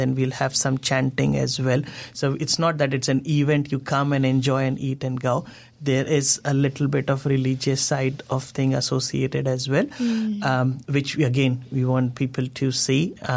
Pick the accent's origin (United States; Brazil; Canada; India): India; central India; I'm from Central India